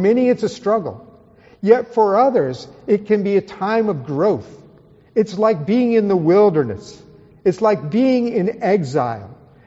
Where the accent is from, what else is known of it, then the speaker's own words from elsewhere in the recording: Libby, Montana, United States; also born or lived in New Jersey / New York; I'm originally from Libby, Montana, a very small town in the northwest corner of a very big state with not very many people in it, so I'm not used to driving on California highways. Although I've lived in New Jersey and New York and traveled in London and many places like